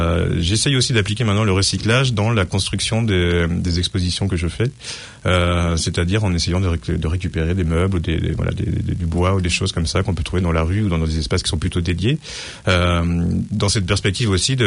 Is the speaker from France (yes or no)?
yes; France; je suis français